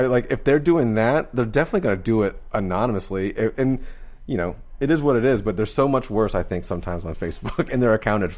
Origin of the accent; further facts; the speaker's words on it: Florida, United States; But also, I'm from Florida. I mean, we're like a free speech kind of thing.